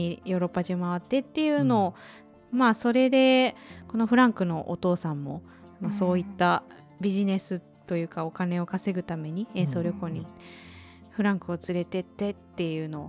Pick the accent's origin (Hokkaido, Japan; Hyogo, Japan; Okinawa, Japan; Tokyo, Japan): Hyogo, Japan; Kobe; 私はこの年末年始は地元の神戸の方に帰省して、